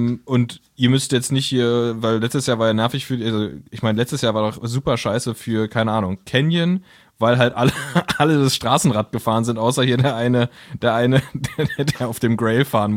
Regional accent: Berlin, Germany; wir sind aus Berlin, also Berliner Kennzeichen.

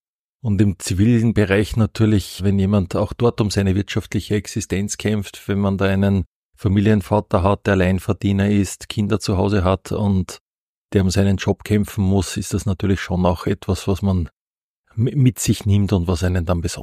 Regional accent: Linz, Upper Austria, Austria; Also ich bin geborener Linzer, bin in dieser Stadt hier aufgewachsen und zur Schule gegangen. Habe dann in Wien und Graz studiert und es hat mich dann wieder zurückgezogen in meine Heimat.

